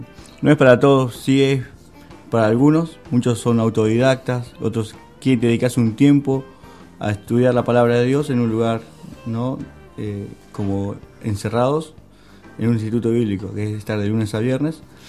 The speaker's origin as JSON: {"language": "Spanish", "town": "Quilmes", "region": "Buenos Aires Province", "country": "Argentina", "said": "Yo vengo de Buenos Aires, Quilmes."}